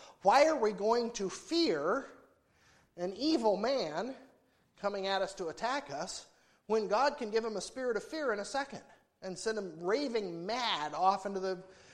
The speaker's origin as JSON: {"language": "English", "town": "Anderson", "country": "United States", "tie": "born or raised there", "said": "I remember my brother and I, when I was about 9, he was 10, we were in Anderson, my hometown, walking down the main street in Anderson, which was basically Derelict's Row"}